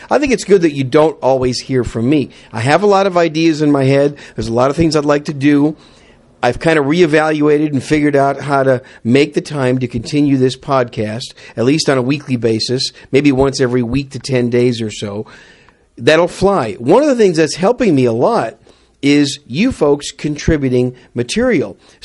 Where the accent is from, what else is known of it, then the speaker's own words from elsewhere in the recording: Wisconsin, United States; I wish that me and my family would have known some of this stuff when we were growing up in Wisconsin.